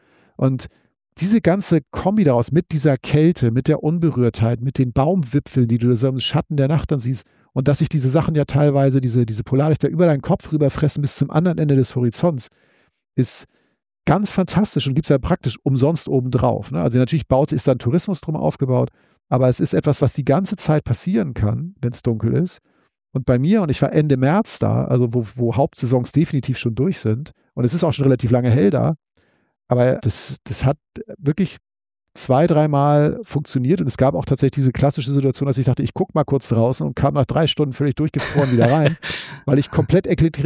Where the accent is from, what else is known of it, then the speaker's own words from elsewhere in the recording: Northern Germany, Germany; Ich bin Norddeutscher.